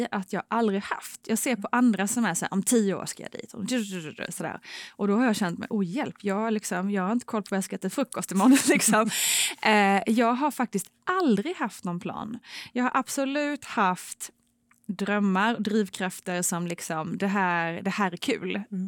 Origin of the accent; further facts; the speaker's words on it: Älmhult, Kronoberg County, Sweden; jobbade på IKEA naturligtvis, jag är från Älmhult.